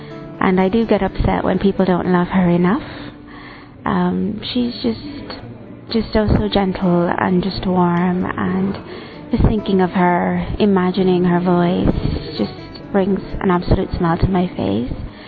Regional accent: Jamaica; I'm from Jamaica

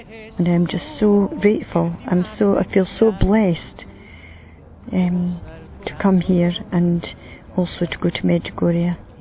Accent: Glenrothes, Scotland, United Kingdom; I come from Glenrothes in Scotland.

